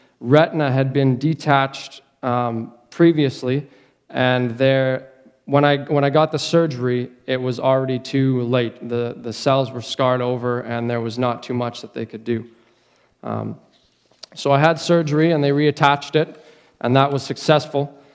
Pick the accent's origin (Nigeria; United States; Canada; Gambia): Canada; Prince George, British Columbia; I grew up here in Prince George, going to Westwood for most of my life until I went overseas.